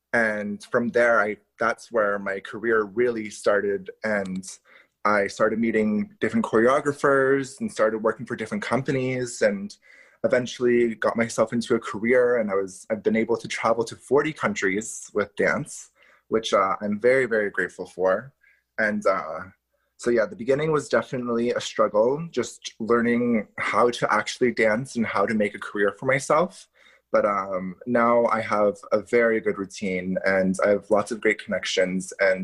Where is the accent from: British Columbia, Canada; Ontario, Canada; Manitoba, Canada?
Ontario, Canada; Ottawa; And so we grew up in Ottawa